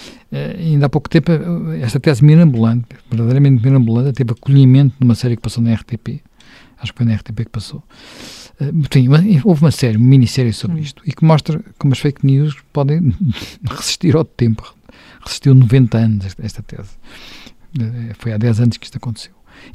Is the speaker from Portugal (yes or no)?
yes; Lisbon, Portugal; a casa onde eu cresci, se ouvia muitas vezes passar os tiros das peças de artilharia que trocavam salvas entre o Alto Parque e a Penha de França